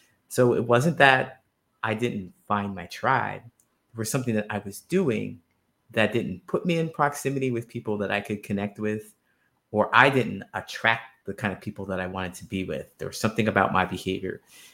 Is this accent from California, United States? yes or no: no; Ohio, United States; I grew up in a small town in Ohio. So I'm from the States. I live in the US now still, but I grew up in a small town in Ohio